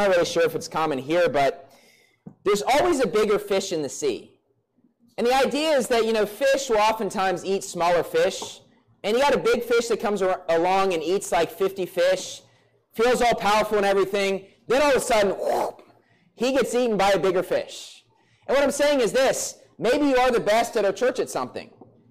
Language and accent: English; Bridgeport, United States; I remember growing up in Bridgeport